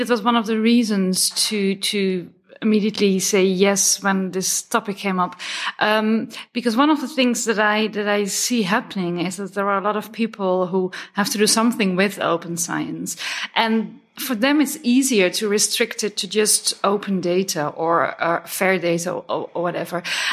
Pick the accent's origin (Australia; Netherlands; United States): Netherlands; I'm from the Netherlands.